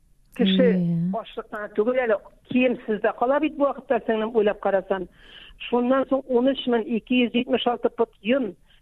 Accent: Yana Shimber, Tatarstan, Russia; Менә безнең авылда, Яңа Шимбер авылы, Әтнә районына.

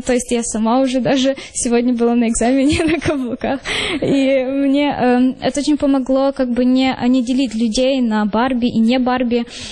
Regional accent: Lviv, Lviv Oblast, Ukraine; я родилась во Львове, всю жизнь прожила во Львове

